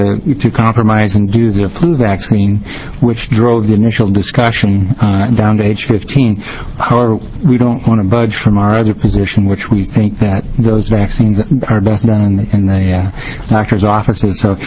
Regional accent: Salem, Oregon, United States; for the record … I'm a pediatrician from Salem, and I represent the Oregon Medical Association and the Oregon Pediatric Society.

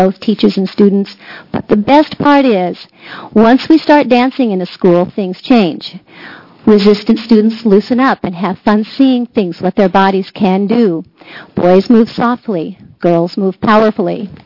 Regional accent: Astoria, Oregon, United States; born there; I was born in Astoria, Oregon, into a first-generation Finnish community.

